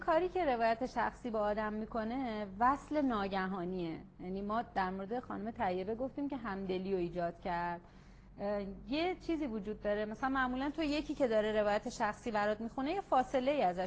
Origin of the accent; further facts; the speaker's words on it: Mazandaran, Iran; در اینکه من مازندران بزرگ شدم، من تو همه عروسی‌های بچگیم چک سما دیدم